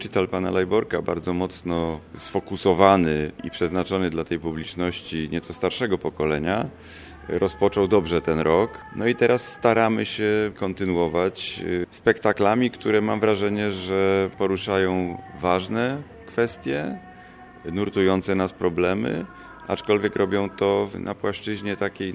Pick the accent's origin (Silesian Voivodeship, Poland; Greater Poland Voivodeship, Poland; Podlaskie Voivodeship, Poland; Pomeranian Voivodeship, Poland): Greater Poland Voivodeship, Poland; Poznań; Zawsze określałem moje rodzinne miasto Poznań miastem porządku.